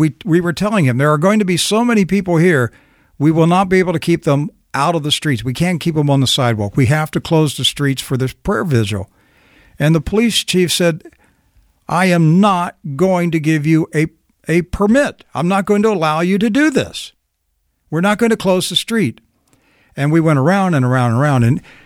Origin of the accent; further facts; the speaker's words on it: Hagerstown, Maryland, United States; when the first abortion clinic came to my hometown of Hagerstown, Maryland, and I was a very young Christian.